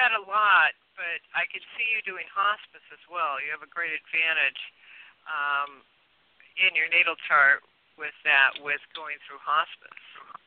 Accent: California, United States; I grew up in Southern California, so.

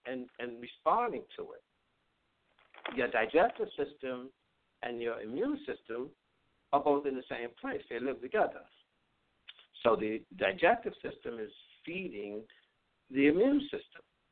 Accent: Bronx, New York, United States; And I just found out even my hometown, I'm born and raised in the Bronx.

